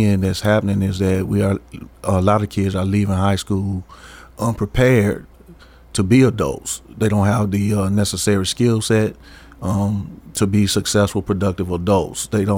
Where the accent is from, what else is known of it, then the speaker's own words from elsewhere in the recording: Franklin, Tennessee, United States; all of the adult friends that I have, that I grew up with in Franklin, Tennessee